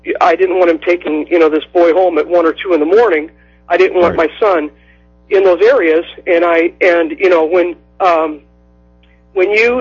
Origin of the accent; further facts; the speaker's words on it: Omaha, Nebraska, United States; moved away as an adult; I grew up in Omaha and lived there for about 45 years